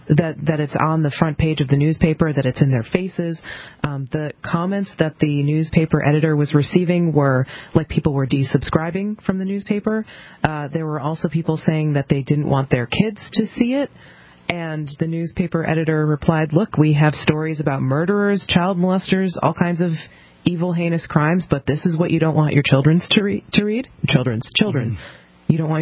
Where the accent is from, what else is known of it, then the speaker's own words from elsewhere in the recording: New England, United States; Now, being from being the effete liberal that I am from New England, this doesn't strike me as anything out of the ordinary